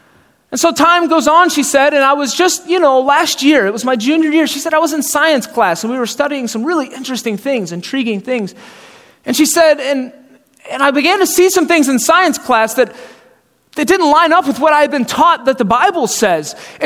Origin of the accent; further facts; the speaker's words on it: Atlanta, Georgia, United States; moved away as an adult; now in St. Joseph, United States; And when I was 18 years old, I moved from Atlanta, Georgia, where I grew up, to St. Joseph, Missouri, 11 years ago.